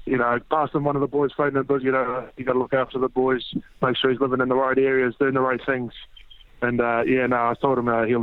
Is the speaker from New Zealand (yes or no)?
yes; Papakura, Auckland, New Zealand; No, I grew up in South Auckland, so a town called Papakura.